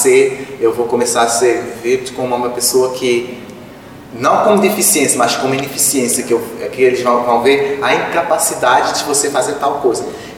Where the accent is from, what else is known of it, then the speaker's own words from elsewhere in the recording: Cape Verde; Então, eu sou cabo-verdiano, É um país da África, que fica no Oceano Atlântico, né? São 10 ilhas.